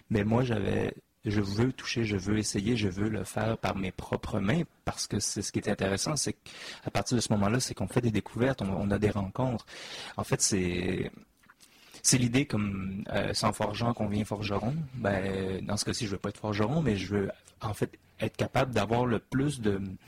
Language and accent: French; Quebec, Canada; j'ai fait mes études à Chicoutimi, donc je suis d'origine du Saguenay.